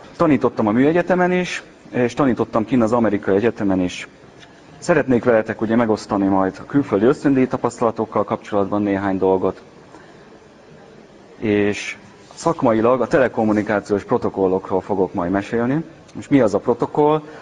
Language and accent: Hungarian; Kecskemét, Bács-Kiskun, Hungary; eredetileg kecskeméti gyerek vagyok